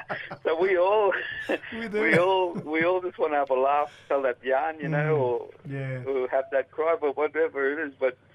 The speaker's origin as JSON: {"language": "English", "town": "Innisfail", "region": "Queensland", "country": "Australia", "said": "I'm from Innisfail, Mamu country, Bagabara mob."}